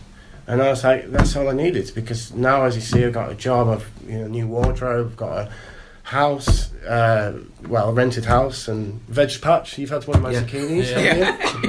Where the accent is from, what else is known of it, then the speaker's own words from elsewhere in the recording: Yorkshire and the Humber, United Kingdom; I'm from Yorkshire. People call us tight.